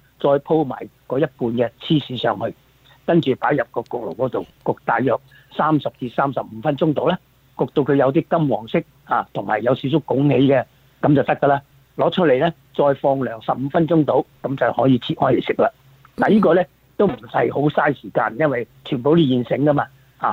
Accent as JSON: {"language": "Cantonese", "country": "Hong Kong", "tie": "born or raised there", "said": "咁我記得我以前喺香港細個嘅時間咧，都會即係跟埋即係長輩一齊去即係去拜祭祖先啦"}